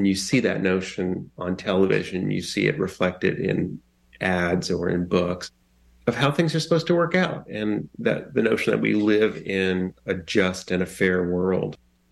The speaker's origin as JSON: {"language": "English", "town": "Washington", "region": "District of Columbia", "country": "United States", "tie": "born or raised there", "said": "I grew up in Washington, D.C. and got into music very early"}